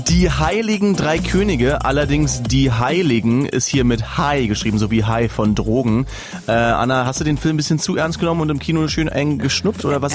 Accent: Potsdam, Brandenburg, Germany; ich als Potsdamer

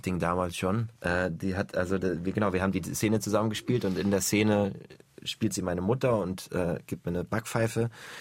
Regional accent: Bargteheide, Schleswig-Holstein, Germany; now in Berlin, Germany; ich komme aus Bargteheide, das ist auch ein beschauliche Kleinstadt, nach Berlin in die Großstadt

